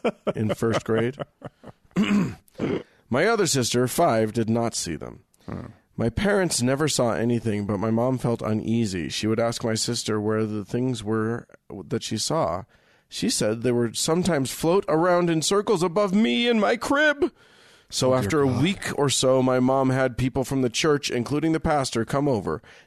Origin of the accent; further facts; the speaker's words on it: West Virginia, United States; I'm an atheist from West Virginia.